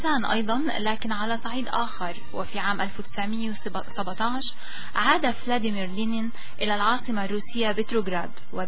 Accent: Syria; رح هذا مع تاريخ ما بينسى، خاصة بالنسبة لنا كسوريين.

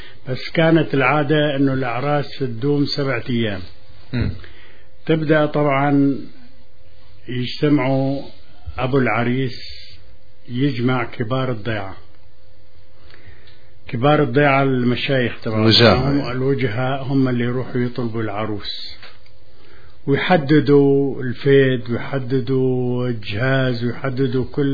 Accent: Daraa Governorate, Syria; احنا بلهجتنا من يوم القرى

